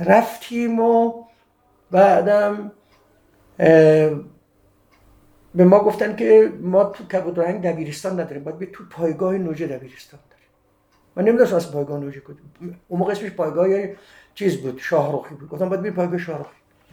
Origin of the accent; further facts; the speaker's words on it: Saveh, Markazi, Iran; بله من ساوه‌ای هم، تو ساوه بزرگ شدم، 18 سال ساوه بودم